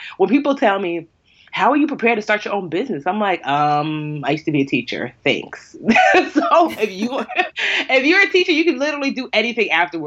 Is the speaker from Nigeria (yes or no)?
yes; Nigeria; because I'm Nigerian